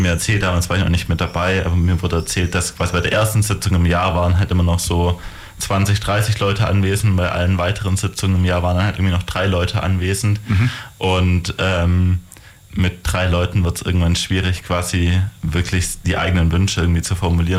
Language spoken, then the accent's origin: German; Ulm, Baden-Württemberg, Germany; komme hier aus der Gegend, ja. Nee, und dann in der ersten Klasse nach Ulm gezogen, bin hier dann quasi aufgewachsen mit einer kompletten Schullaufbahn und habe mich dann auch dafür entschieden, hier in Ulm zu bleiben, studiere gerade Mathe an der Uni.